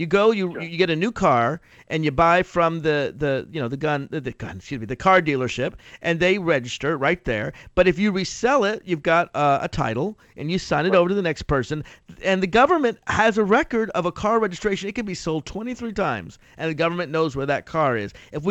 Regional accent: Virginia, United States; In my home state of Virginia, we used to have a policy before the Republicans took over of saying you could buy one gun a month.

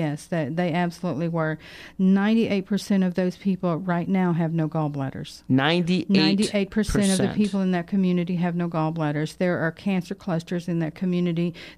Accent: West Virginia, United States; I am from West Virginia and love it with everything in me

